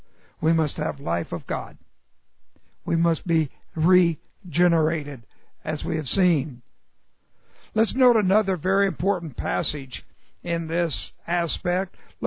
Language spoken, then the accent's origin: English; Texas, United States; Well, I'm from Texas.